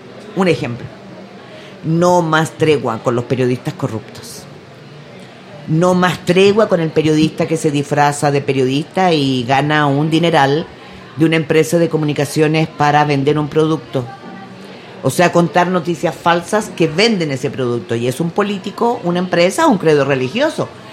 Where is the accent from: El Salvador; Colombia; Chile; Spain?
Chile; Hay una cosa, soy chilena.